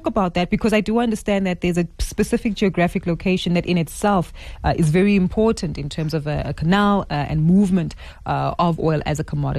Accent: South Africa; the strong sense of fear that has definitely been instilled within us as South African participants

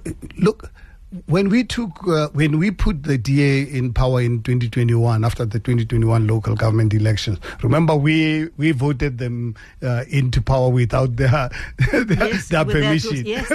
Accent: Temba, Gauteng, South Africa; As you are aware, I come from Amanskraal, Temba, and I look at on Ramosi, that village.

